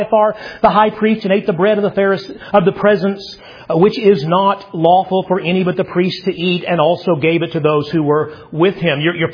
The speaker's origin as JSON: {"language": "English", "region": "Arkansas", "country": "United States", "tie": "born or raised there", "said": "Growing up in Arkansas, I remember the blue laws."}